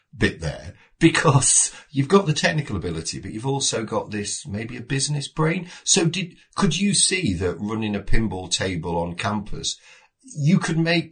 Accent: England, United Kingdom; So, obviously we're English.

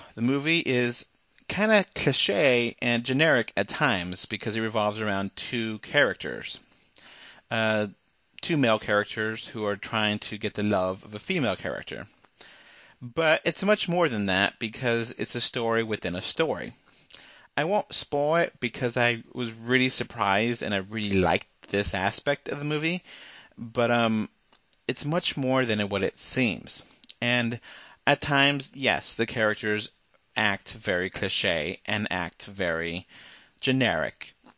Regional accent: United States; I was born in America and lived in America all my life, you know, only visiting Mexico a few times.

